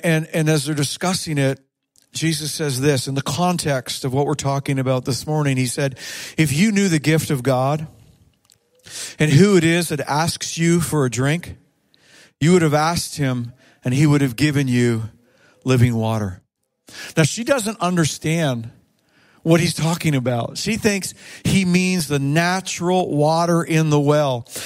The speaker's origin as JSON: {"language": "English", "region": "Ontario", "country": "Canada", "lives_now": "Eastern Ontario, Canada", "said": "I'm from Western Ontario originally, but we have spent now most of our lives here."}